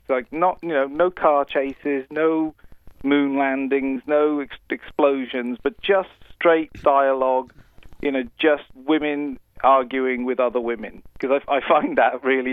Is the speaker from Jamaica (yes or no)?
no; Wales, United Kingdom; I'm actually Welsh, but Welsh. As far as Americans are concerned, I'm English.